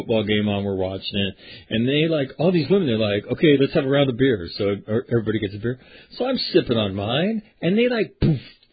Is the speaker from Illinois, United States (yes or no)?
no; California, United States; And I grew up in California.